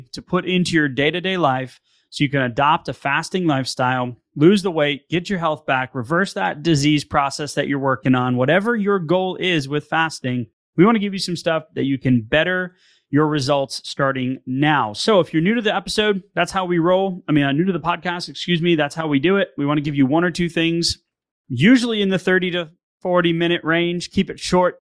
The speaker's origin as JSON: {"language": "English", "region": "Northeast", "country": "United States", "said": "I'm from the Northeast, so you can throw stones all you like."}